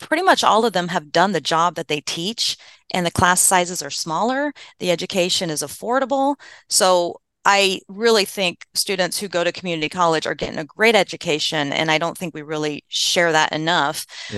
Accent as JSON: {"language": "English", "region": "Ohio", "country": "United States", "tie": "born or raised there", "said": "And I really realize I grew up in Ohio, in a farm community, Ohio, and my parents just love Jesus."}